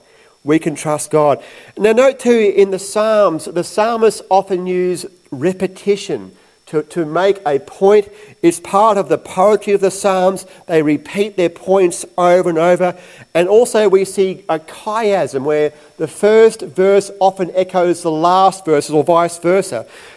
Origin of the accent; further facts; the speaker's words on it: Queensland, Australia; Growing up in Queensland, one of my greatest fears was of the dreaded cyclone.